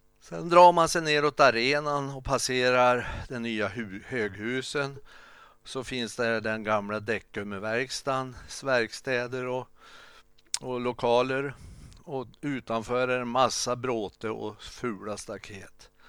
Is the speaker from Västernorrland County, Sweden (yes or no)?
yes; Örnsköldsvik, Västernorrland County, Sweden; När det gäller min hemstad, Örnsköldsvik, så måste jag faktiskt få gnälla lite grann. Eftersom jag bor mitt i stan, nära torget